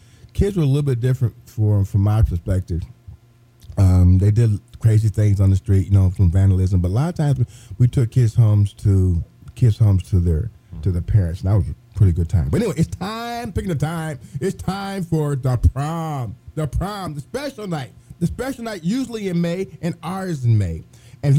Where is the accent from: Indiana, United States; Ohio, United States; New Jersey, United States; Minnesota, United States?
Indiana, United States; Terre Haute; my hometown is Terre Haute.